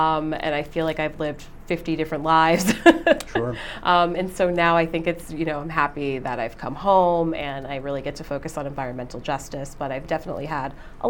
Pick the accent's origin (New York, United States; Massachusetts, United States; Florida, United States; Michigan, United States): Massachusetts, United States; Boston; I am a native Bostonian. So I grew up going on Boston Harbor cruises and just learning a little bit about the waterfront before it was the seaport.